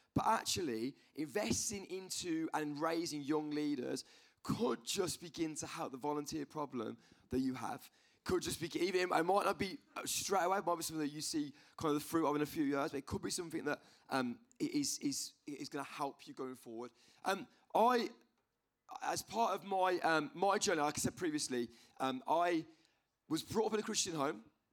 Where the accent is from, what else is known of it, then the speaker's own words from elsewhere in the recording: Birmingham, West Midlands, United Kingdom; the church I grew up in Birmingham